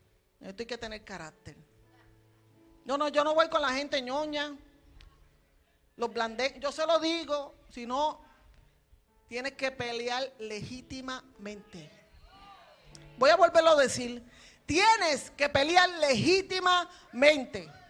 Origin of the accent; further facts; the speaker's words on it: Puerto Rico; yo soy mitad y mitad. No, que mi esposo es dominicano y yo soy puertorriqueña.